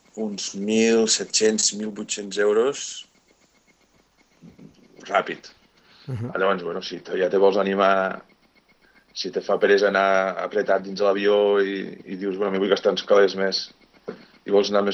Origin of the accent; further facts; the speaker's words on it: Catalonia, Spain; jo sóc català, eh? Entonces, jo tinc una altra llengua i espanyol, pues, sí, però no, jo sóc català i el meu nom és català